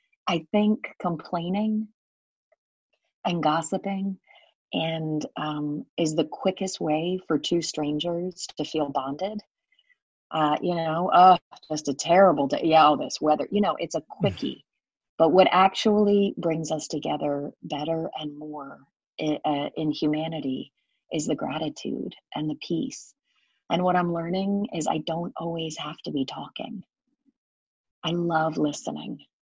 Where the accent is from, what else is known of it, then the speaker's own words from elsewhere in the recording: Ireland; I am an Irish girl through and through, and I love to react. When I was born, I was the fifth kid of 8 children